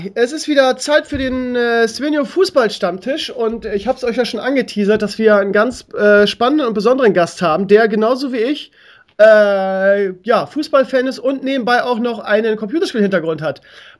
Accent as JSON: {"language": "German", "region": "Bremen", "country": "Germany", "said": "Ich bin Bremer"}